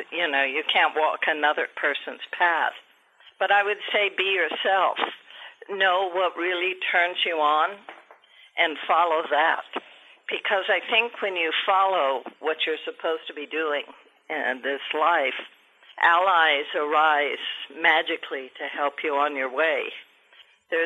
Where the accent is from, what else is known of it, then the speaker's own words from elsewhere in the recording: Irving, Texas, United States; also born or lived in New York; since I was a child growing up in Texas, by the way. There anymore. I grew up in Irving, as I mentioned.